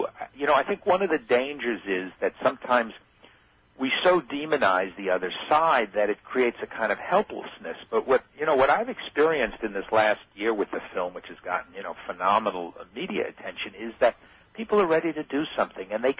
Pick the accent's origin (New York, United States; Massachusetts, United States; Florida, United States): New York, United States; and I'm from New York, so it takes a lot to shock me, frankly